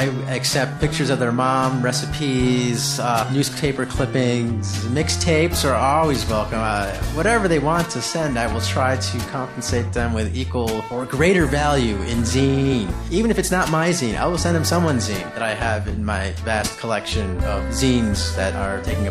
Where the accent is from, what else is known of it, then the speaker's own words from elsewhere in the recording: Blue Island, Illinois, United States; now in Brooklyn, United States; as you know, and I am from Chicago, Illinois. Blue Island, Illinois, to be exact. And I live in the Borough Park section of Brooklyn.